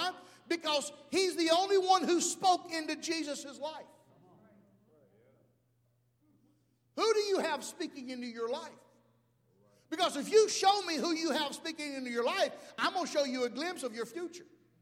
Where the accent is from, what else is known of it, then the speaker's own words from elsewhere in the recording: Southern United States, United States; I am Southern. Yeah, I know some of y'all thought I was from the Bronx, but I'm Southern.